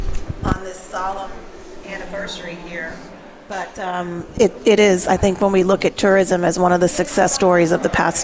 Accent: Louisiana, United States; I was living and working in Dallas, and my family was here. I grew up in St. Bernard Parish, and they had evacuated, so I knew they were safe.

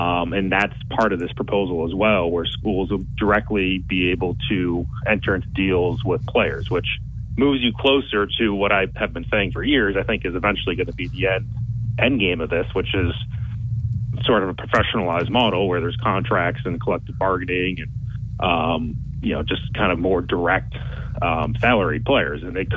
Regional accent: Massachusetts, United States; I mean, I grew up in Massachusetts.

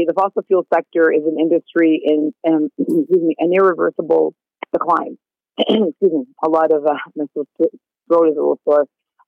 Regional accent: Toronto, Ontario, Canada; I'm a lawyer and I'm from Toronto.

